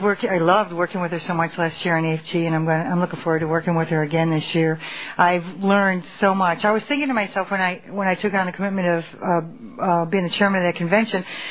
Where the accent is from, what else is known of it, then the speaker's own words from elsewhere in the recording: El Toro, California, United States; I'm from El Toro, California. Betty Ann says we have to say the town. It's not just the state, Mr. New Jersey.